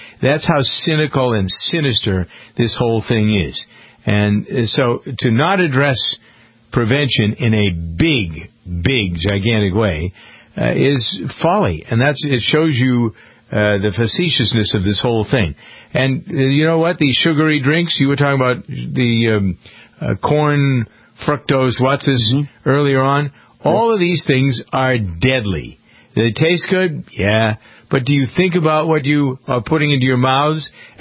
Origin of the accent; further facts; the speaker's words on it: Framingham, Massachusetts, United States; And that's the study in my hometown of Framingham.